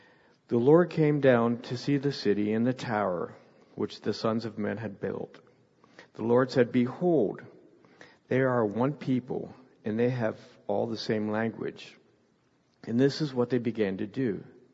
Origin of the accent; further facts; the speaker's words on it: the North, United States; I'm a Yankee, and I'm from the North, and the Northern people, especially people in New York, make fun of people that aren't like them